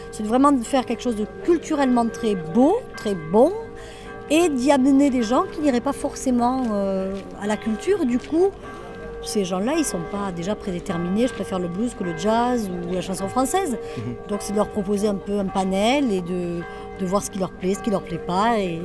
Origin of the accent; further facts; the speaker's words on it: Concorès, Occitanie, France; moi je suis native de Concorès, donc c'est mon village. C'est parce que je suis d'ici